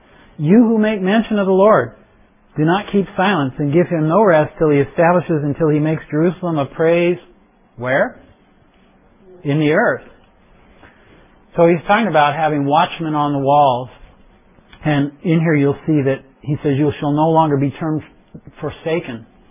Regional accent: Liverpool, North West England, United Kingdom; born there; I was born in Liverpool, England, but a lot of us came in from Europe, our forefathers

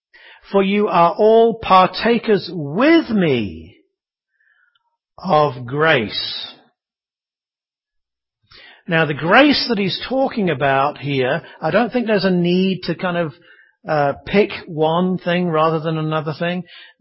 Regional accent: United Kingdom; as a Brit, I don't show a great deal of affection all the time

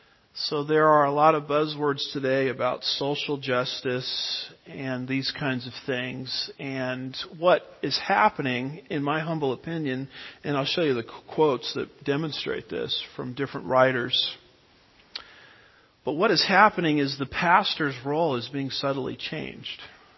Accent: United States; You know, America, I love being an American.

